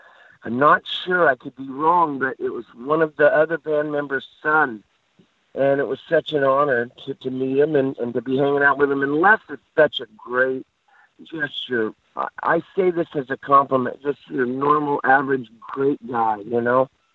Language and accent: English; Oklahoma, United States; I grew up on it in Oklahoma